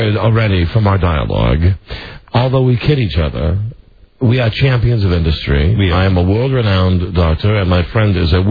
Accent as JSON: {"language": "English", "region": "New York", "country": "United States", "tie": "born or raised there", "said": "When I was growing up in the Bronx, I was good friends with Larry Zeiger."}